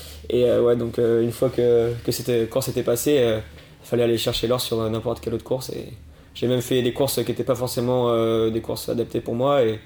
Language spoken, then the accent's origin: French; Château-Gontier, Pays de la Loire, France; now in Toulouse, France; j'ai 18 ans. Je suis originaire de Château-Gontier et je fais du roller de vitesse au club de Château-Gontier. Et actuellement, je fais mes études sur Toulouse